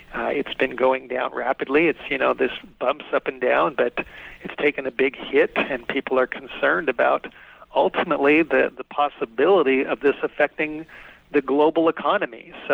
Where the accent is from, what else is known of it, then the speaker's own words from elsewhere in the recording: California, United States; The state of California just issued a state of emergency, and that's my home state